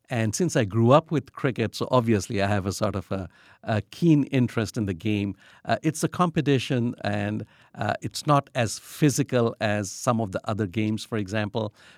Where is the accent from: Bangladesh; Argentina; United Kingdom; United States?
Bangladesh; moved away; When I was growing up in Bangladesh, I played cricket.